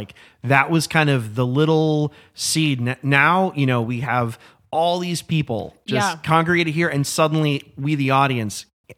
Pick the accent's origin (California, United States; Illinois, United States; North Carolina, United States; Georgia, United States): Illinois, United States; Chicago; Yeah, I mean, so I grew up in Chicago, but really the kind of what essentially feels more like the suburbs outside of Chicago.